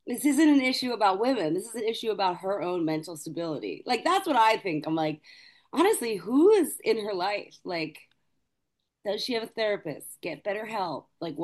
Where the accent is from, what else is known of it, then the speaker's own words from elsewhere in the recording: Pennsylvania, United States; in Delco. Yeah, I know.